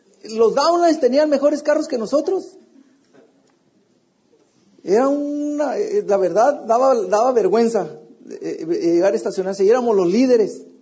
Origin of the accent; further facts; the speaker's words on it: Ensenada, Baja California, Mexico; now in United States; cuando nos venimos de México, que nos quitaron la casa, nos la quitaron en Ensenada, pues no, tenemos que ir a un lugar, entonces el zapato apuntó para Estados Unidos.